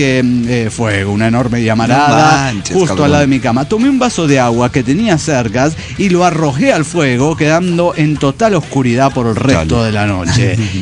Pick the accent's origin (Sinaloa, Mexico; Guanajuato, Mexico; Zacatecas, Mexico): Zacatecas, Mexico; Valparaíso; now in Zacatecas, Mexico; A las primeras semanas de vivir solo en Zacatecas, regresé una noche de mi pueblo natal, Valparaíso, que es donde nací